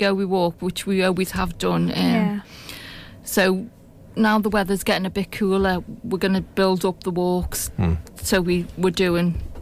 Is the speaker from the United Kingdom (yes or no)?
yes; Liverpool, North West England, United Kingdom; We are from Liverpool, and there is a lot of hills in Liverpool.